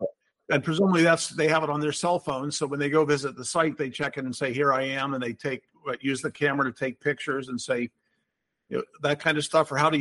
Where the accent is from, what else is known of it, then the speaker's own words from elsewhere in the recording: Pittsburgh, Pennsylvania, United States; Yeah, I ask you because I grew up in Pittsburgh.